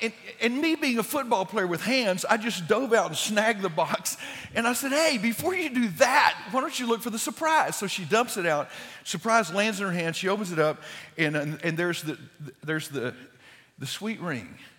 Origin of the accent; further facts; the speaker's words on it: College Station, Texas, United States; So I grew up in College Station. It was a really small town in those days